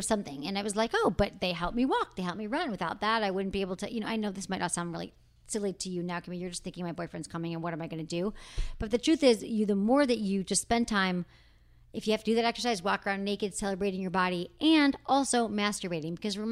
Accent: Connecticut, United States; I'm 19 from Connecticut, and I have a boyfriend who's from New York.

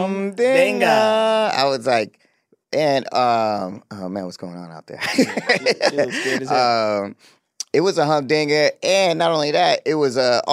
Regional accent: Atlanta, Georgia, United States; I'm from Atlanta. All my teams are underdogs.

